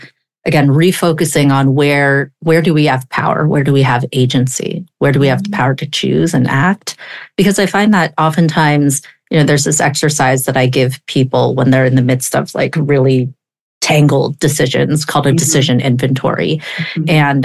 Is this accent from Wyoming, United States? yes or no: no; California, United States; I grew up in the Bay Area. My husband grew up in the Bay Area. Our parents are here.